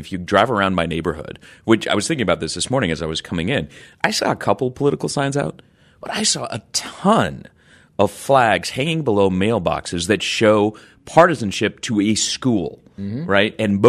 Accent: Georgia, United States; Look, you can tell from my accent, I am not a native North Carolinian.

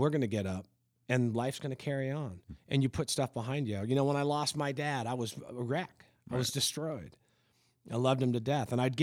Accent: Parkland, United States; Yeah, so growing up in Parkland, one of the things

